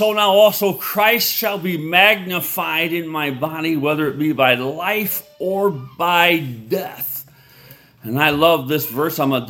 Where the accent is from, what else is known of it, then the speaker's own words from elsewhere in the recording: Rockford, Illinois, United States; And my dad was a pastor, so I was a PK growing up in Rockford, Illinois, where I was raised. They were from Arkansas. My dad was from Arkansas. My mom was from Kentucky.